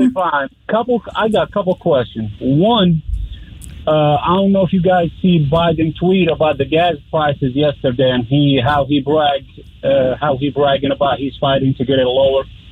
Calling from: Overland, Missouri, United States; St. Louis, Overland, Missouri.

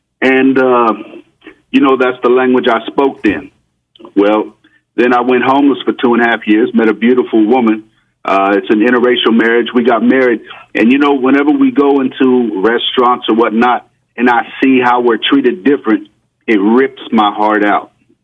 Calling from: Coral Springs, Florida, United States; I'm calling from Coral Springs, Florida.

